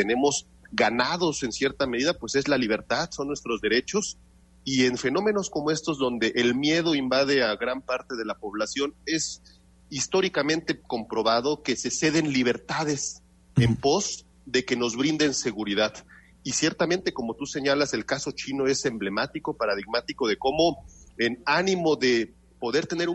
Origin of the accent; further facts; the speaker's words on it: Mexico; Y yo soy positivo en ese sentido y creo que como mexicanos en muchas situaciones dramáticas socialmente